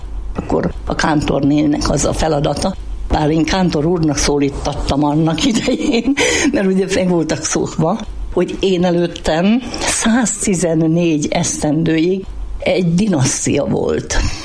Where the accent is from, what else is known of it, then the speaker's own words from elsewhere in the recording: Szabolcs-Szatmár-Bereg, Hungary; odahaza én szabolcsi vagyok.